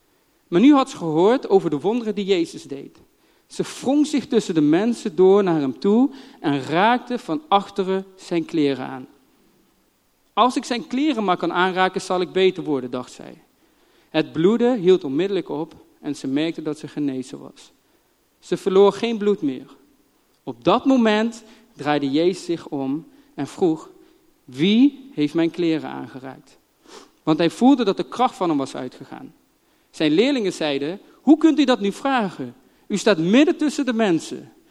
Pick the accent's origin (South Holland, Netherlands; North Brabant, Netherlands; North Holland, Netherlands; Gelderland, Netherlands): North Brabant, Netherlands; Ik ben een echte Brabander, geboren en getogen in Brabant.